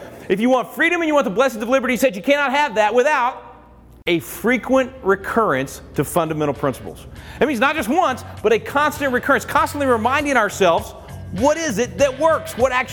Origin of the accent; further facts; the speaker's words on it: Texas, United States; You know, look, I'm a Texan. I know a little something about bragging, okay? I mean, we folks back home in Texas